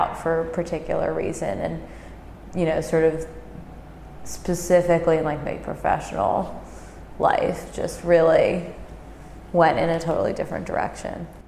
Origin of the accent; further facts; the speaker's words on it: New York, United States; One, I was raised in New York, and I always saw myself living in New York